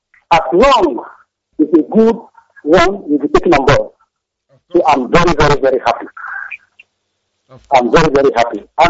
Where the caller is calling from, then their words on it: Dubai, United Arab Emirates; I'm coming from Dubai.